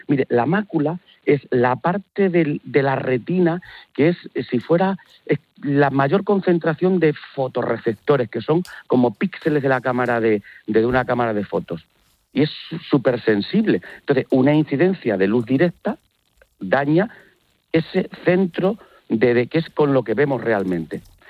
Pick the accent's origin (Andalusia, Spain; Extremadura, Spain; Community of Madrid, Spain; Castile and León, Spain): Extremadura, Spain; Torrejoncillo; por lo menos en mi pueblo, en Torrejoncillo, Cáceres. Yo no sé en el suyo.